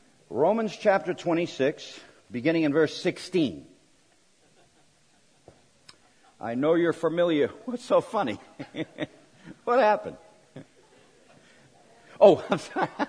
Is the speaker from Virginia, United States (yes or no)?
no; Boston, Massachusetts, United States; Let me start in the beginning. I grew up in the Boston area.